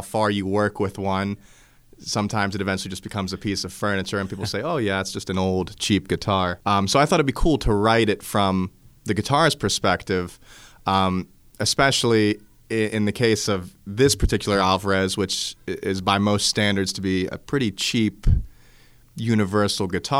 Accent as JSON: {"language": "English", "country": "United States", "said": "Well, my family is from the South Side. I think 4 or 5 generations. I currently live in my great-grandparents' and grandparents' house. I live back down there."}